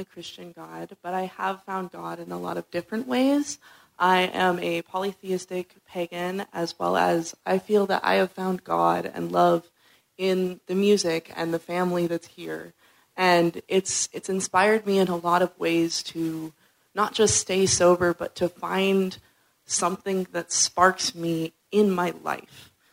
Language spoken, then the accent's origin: English; Seattle, Washington, United States; I am from Seattle, Washington. This is my first cruise.